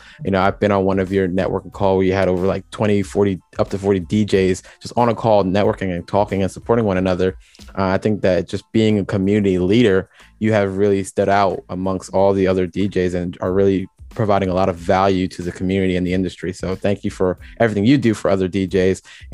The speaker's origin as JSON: {"language": "English", "country": "Jamaica", "said": "Like I said, I'm Jamaican, and this is an amazing story"}